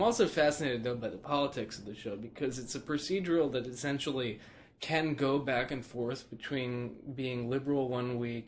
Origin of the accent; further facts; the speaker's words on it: New York City, New York, United States; First of all, I think it's because I did grow up with them, and since I'm a New Yorker, in a sense, you know, they were always there in some way, shape, or form.